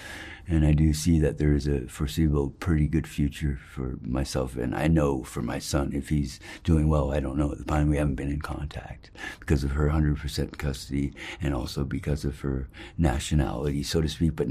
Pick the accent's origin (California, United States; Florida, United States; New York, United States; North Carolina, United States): California, United States; Here in California.